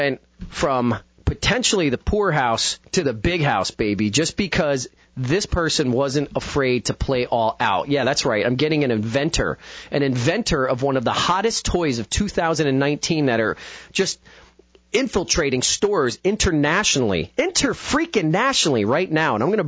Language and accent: English; New Jersey, United States; was the little boy who was growing up in North Jersey who was enamored with radio